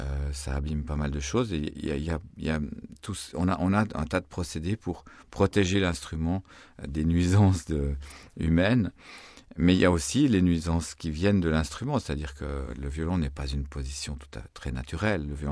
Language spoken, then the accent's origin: French; La Chaux-de-Fonds, Neuchâtel, Switzerland; born there; à La Chaux-de-Fonds, ma ville natale en Suisse.